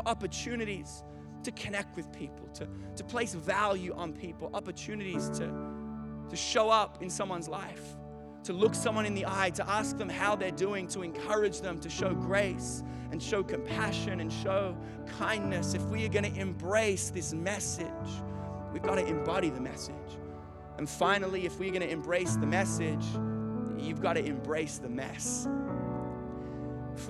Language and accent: English; Australia; now in United States; like we're Australian, and Australians can swim, and so I know we live in the U.S.